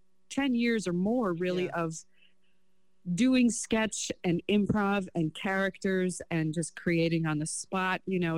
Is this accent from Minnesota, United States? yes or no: yes; New Hope, Minnesota, United States; It's just I grew up in New Hope, Minnesota, and those kinds of ideas weren't seeming feasible.